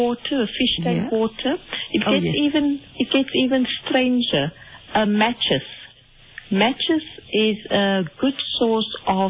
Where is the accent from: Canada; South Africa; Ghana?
South Africa; Cape Town, Western Cape; Well, I'm from Cape Town.